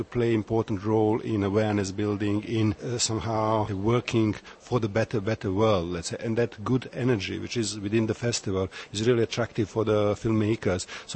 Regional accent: Sarajevo, Federation of Bosnia and Herzegovina, Bosnia & Herzegovina; now in Czech Republic; I'm from originally from Bosnia and Herzegovina, from Sarajevo. I'm living here in Czech Republic since 91. I came here before the war in Bosnia

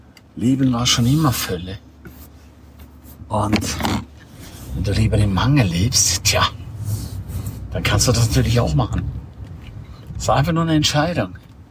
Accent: St. Moritz, Graubünden, Switzerland; Aber jetzt bin ich hier in meiner Heimat St. Moritz.

